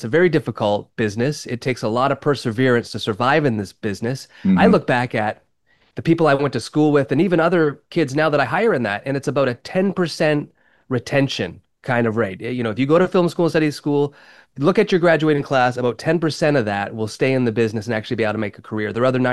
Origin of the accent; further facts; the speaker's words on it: Ontario, Canada; I'm from small town Canada, I guess, here, about an hour and a half, 2 hours outside of Toronto. I live in a small town. It's actually my hometown.